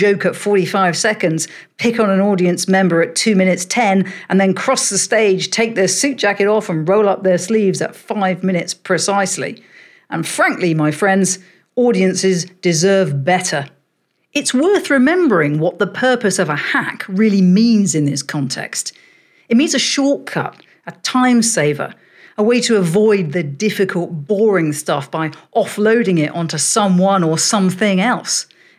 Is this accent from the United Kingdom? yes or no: yes; United Kingdom; being British, I'm not very good with those